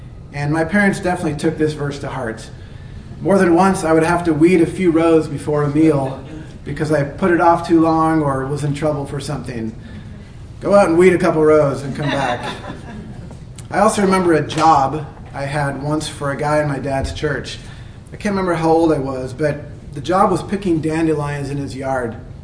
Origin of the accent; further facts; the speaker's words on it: Wilson Creek, Washington, United States; born there; So I was born in Eastern Washington in the great metropolis of Wilson Creek, population 200 at that time.